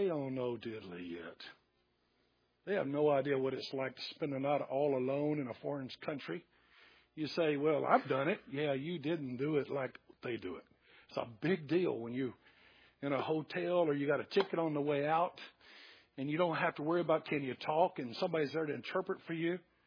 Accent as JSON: {"language": "English", "town": "McEwen", "region": "Tennessee", "country": "United States", "tie": "born or raised there", "also_born_or_lived": "Nashville"}